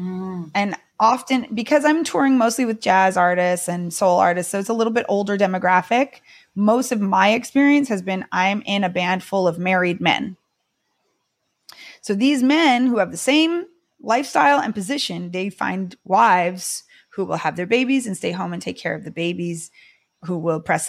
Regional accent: West Coast, Canada; I mean, I'm from the West Coast of Canada and there's huge community.

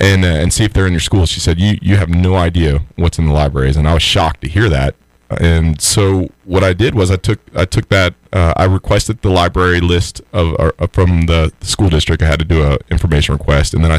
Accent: Austin, Texas, United States; I grew up in Austin. Don't hold that against me. It was a little bit different when I grew up there.

